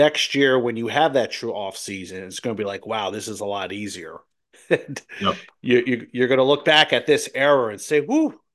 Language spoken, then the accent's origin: English; New Jersey, United States; Obviously, you're from Minnesota and I'm from New Jersey, two places that, you know, are not barbecue places